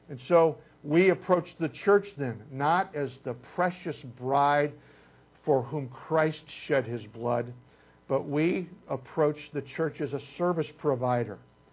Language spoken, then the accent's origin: English; Illinois, United States; I grew up outside of Chicago, where the mayor was Richard J. Daley